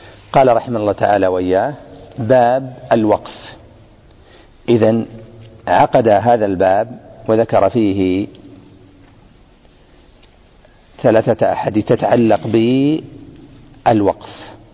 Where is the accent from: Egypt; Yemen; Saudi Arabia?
Saudi Arabia; Najd; هذا الموجود الآن عندنا في نجد